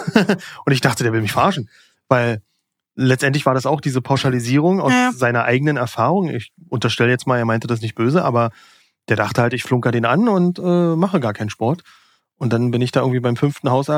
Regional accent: Berlin, Germany; Ja, wir sind ja auch Berliner Schnauze, wa?

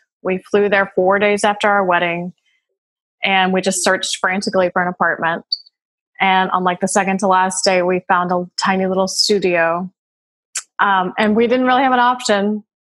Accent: St. Francisville, Louisiana, United States; I was born and raised in Louisiana, in St. Francisville. And then I went to school in Baton Rouge at St. Joseph Academy.

